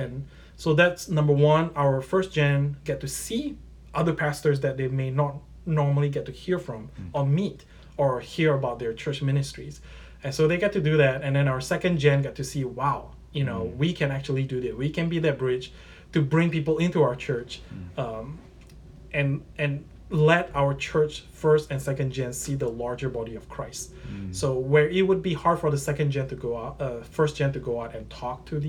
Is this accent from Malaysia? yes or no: yes; Malaysia; I grew up in Malaysia. I'm like fourth, fifth generation. So the culture that I was part of was, Malaysia is majority Muslim.